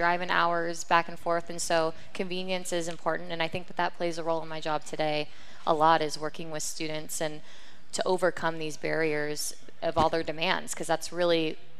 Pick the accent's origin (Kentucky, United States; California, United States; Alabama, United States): California, United States; Huntington Beach; Huntington Beach, California.